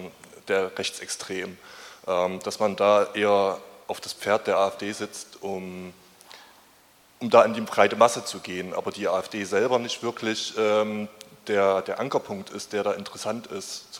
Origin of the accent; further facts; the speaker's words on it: Saxony, Germany; Ja, ich komme aus dem Landkreis Leipzig